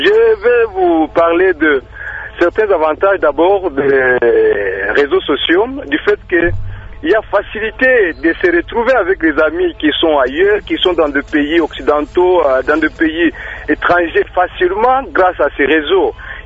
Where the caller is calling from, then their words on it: Kasaï-Central, DR Congo; Parce que ici chez nous au Kassai Central